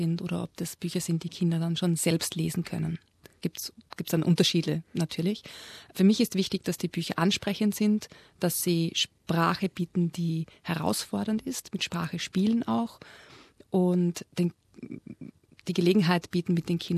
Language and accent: German; Austria; now in Melbourne, Australia; das hast du ja schon mich eigentlich vorgestellt. Ich bin Österreicherin, lebe seit 6 Jahren hier in Melbourne, habe 2 Kinder